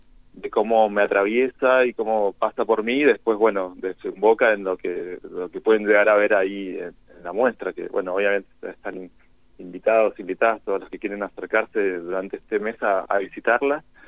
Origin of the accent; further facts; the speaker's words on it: Mendoza, Argentina; now in Cipolletti, Argentina; Yo soy de Mendoza, pero vivo acá en Chipoleti, en la zona del Alto Valle, hace ya como más de 10 años, entonces, bueno, me siento poco patagónico